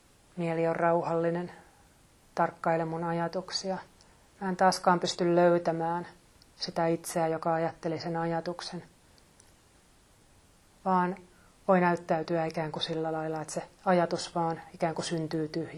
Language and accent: Finnish; Lahti, Päijät-Häme, Finland; Mä oon asunut lapsena Lahdessa.